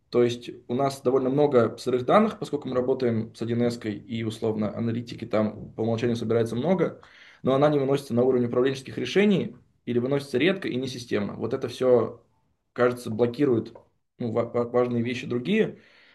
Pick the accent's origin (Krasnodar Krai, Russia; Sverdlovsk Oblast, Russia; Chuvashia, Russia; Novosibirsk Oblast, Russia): Novosibirsk Oblast, Russia; Novosibirsk; now in Moscow, Russia; Мне 27 лет, я изначально из Новосибирска, нынче проживаю в Москве, женат, есть сын.